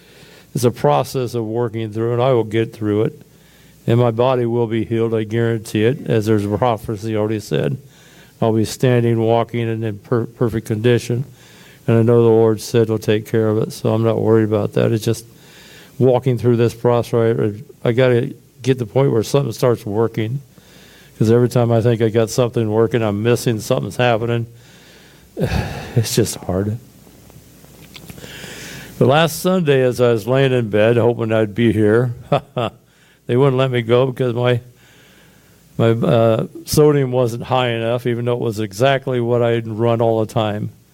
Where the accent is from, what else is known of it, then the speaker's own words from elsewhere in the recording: Oskaloosa, Iowa, United States; I grew up in Oskaloosa, Iowa. I went to Central Reformed Church.